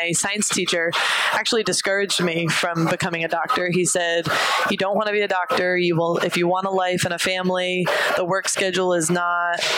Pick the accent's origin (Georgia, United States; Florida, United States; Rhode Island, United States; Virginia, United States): Rhode Island, United States; I'm from Rhode Island and have spent a lot of time.